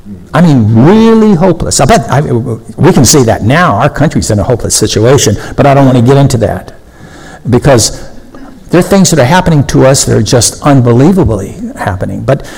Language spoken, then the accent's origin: English; Texas, United States; born there; And my mother grew up in Texas. I was born in Texas.